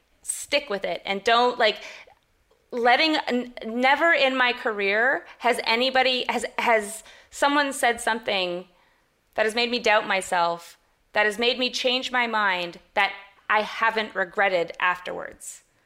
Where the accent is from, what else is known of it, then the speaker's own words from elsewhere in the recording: Canada; I mean, I'm Canadian as well